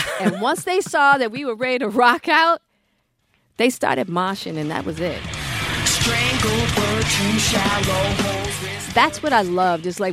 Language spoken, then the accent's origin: English; Hollywood, California, United States; So as a woman, then I'm a Black woman, and then I'm a woman from Hollywood, which is the antithesis.